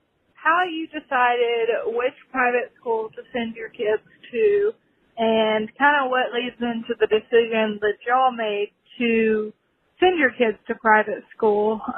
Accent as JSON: {"language": "English", "town": "Nashville", "region": "Tennessee", "country": "United States", "said": "I am from the Nashville area, and I was very interested, as Nashville has lots and lots of options for private school."}